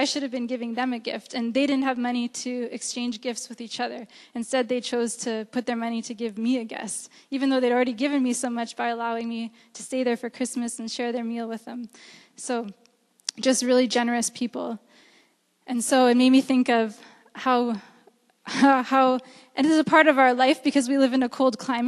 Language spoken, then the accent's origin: English; Canada; born there; what's the difference between these children and me that I was born in Canada and they were born here?